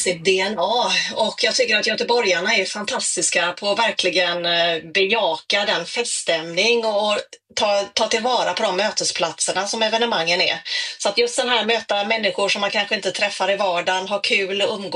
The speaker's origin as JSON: {"language": "Swedish", "town": "Gothenburg", "region": "Västra Götaland County", "country": "Sweden", "said": "Och jag tror också stoltheten som göteborgare att det här händer faktiskt i våran stad."}